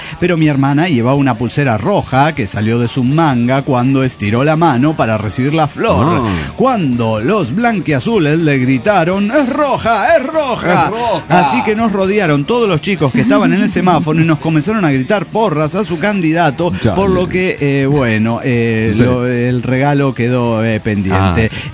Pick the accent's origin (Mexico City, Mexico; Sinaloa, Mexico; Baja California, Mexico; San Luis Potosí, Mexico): San Luis Potosí, Mexico; Soy el malportado de San Luis Potosí.